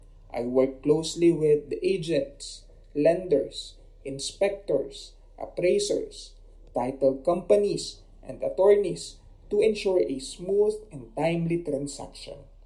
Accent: Philippines; English is a second language; I am 33 years old and I am from the Philippines.

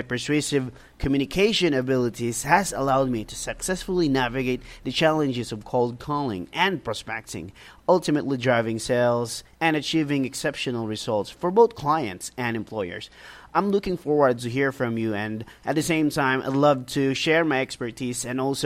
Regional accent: Abuyag, Eastern Visayas, Philippines; I'm from the Philippines, specifically in a small town named Abuyag, which is a part of the Leyte Province in the Visayas region.

